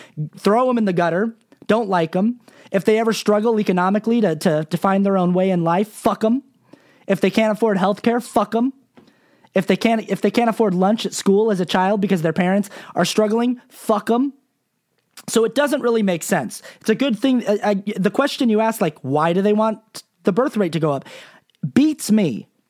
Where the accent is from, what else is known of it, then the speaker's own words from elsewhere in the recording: Salt Lake City, Utah, United States; I'm from Salt Lake City, Utah originally. I was raised LDS.